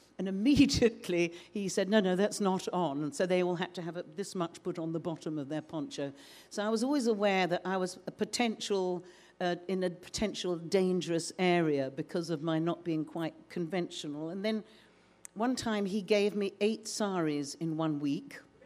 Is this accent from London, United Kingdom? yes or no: yes; London, United Kingdom; I'm from London, it rains all the time, so I'm kind of used to it.